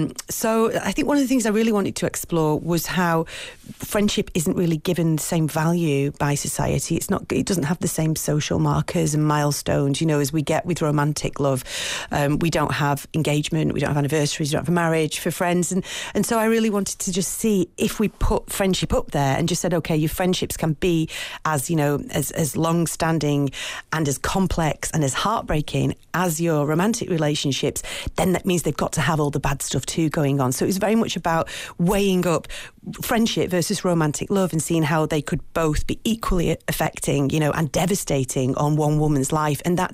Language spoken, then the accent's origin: English; Manchester, North West England, United Kingdom; because I'm from Manchester, a city I know.